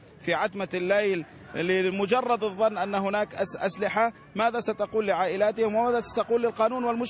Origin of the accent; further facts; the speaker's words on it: Palestine; أعتقد أننا نستطيع أن نقوم بخطوات مشتركة كفلسطينيين